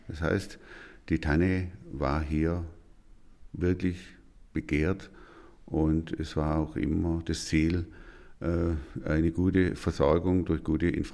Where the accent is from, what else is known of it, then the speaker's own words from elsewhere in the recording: Baden-Württemberg, Germany; Bei uns im Schwarzwald, insbesondere im Kinzigtal, war die sogenannte Gestörflößerei die Transportart